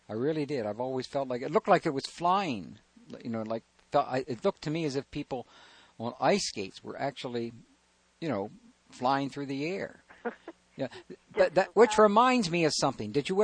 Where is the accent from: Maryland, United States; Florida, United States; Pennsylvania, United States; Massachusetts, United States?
Maryland, United States; Baltimore; born there; I was born on Fleet Street.